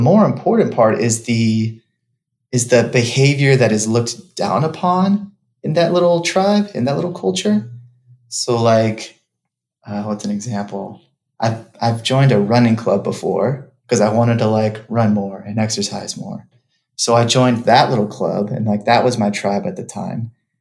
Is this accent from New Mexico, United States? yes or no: no; Dallas, Texas, United States; So I'm from Texas. I'm from Dallas. There's a ton of jobs in Dallas.